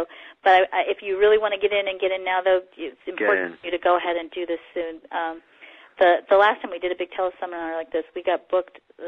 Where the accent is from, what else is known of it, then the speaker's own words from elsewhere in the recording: Texas, United States; I'm a mom and I'm a Texan.